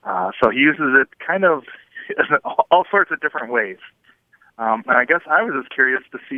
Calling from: Green Bay, Wisconsin, United States; I'm calling from Green Bay, Wisconsin.

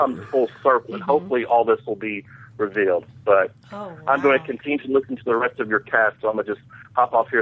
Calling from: Tennessee, United States; I'm from Tennessee.

